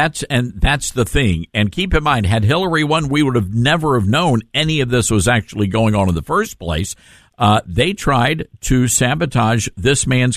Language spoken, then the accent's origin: English; Memphis, Tennessee, United States; And I'm live in Memphis, Tennessee, my hometown, and we're one of the deadliest.